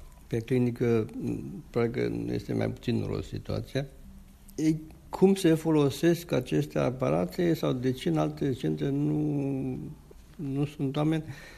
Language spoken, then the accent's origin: Romanian; Craiova, Dolj, Romania; now in Germany; Da, sunt plecat de 30 de ani. Sunt din Craiova